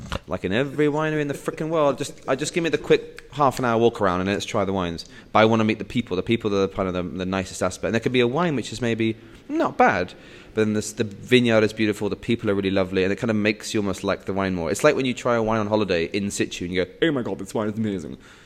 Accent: England, United Kingdom; now in Spain; as an Englishman

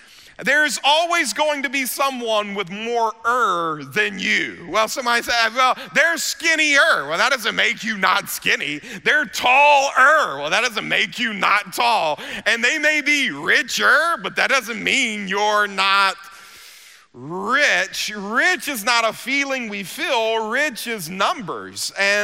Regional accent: United States; this is just my observation as an American, because I go to different parts of the world on a regular basis.

